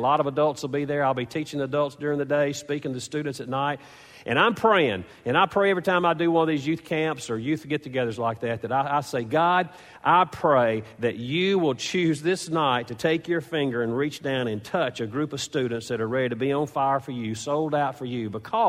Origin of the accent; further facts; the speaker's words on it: Tiptonville, Tennessee, United States; since it was so close to my hometown, Tiptonville, Tennessee, we got very involved with a lot of those students